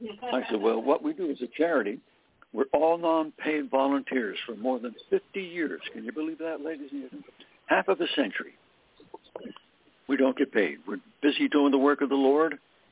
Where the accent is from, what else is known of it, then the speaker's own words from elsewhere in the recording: Pennsylvania, United States; He was a student at Mansfield University up in Pennsylvania, where my hometown was close to.